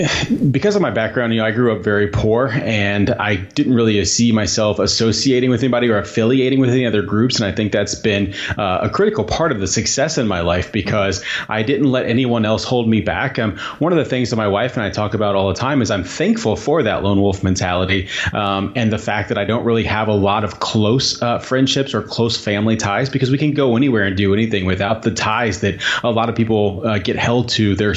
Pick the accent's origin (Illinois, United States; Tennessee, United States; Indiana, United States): Indiana, United States; Yeah, so I grew up in Southern Indiana, and if you don't know anything about Southern Indiana, it is, I'm going to be very clear, I love my childhood, but it's very backwards thinking.